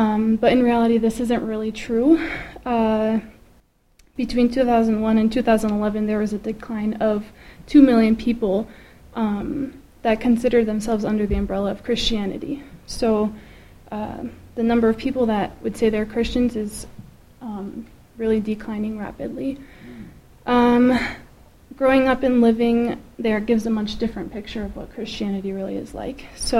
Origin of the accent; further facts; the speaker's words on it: Wisconsin, United States; Like Randy said, I'm from Wisconsin